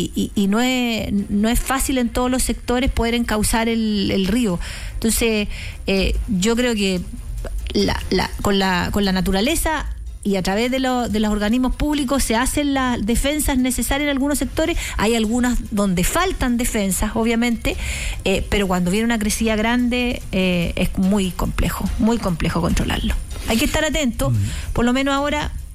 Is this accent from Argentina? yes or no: no; Chile; Pero como buen chileno, nos pasa de que igual construimos en las riberas